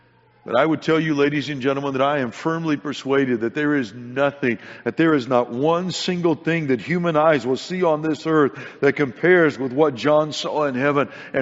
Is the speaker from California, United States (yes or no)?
yes; California, United States; And I was thinking about growing up in California where I did.